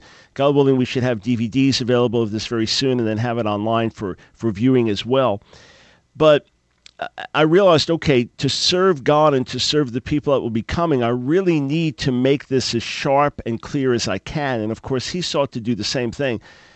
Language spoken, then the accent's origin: English; New York, United States; now in North Carolina, United States; I went out, was driving in it, was thoroughly enjoying it as a New Yorker living in North Carolina.